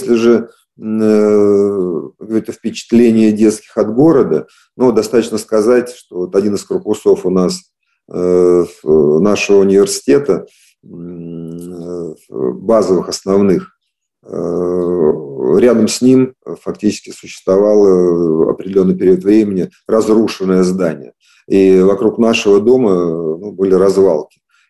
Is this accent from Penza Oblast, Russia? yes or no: no; Kaliningrad, Kaliningrad Oblast, Russia; И в 57-м году уже здесь я родился, как коренной калининградец.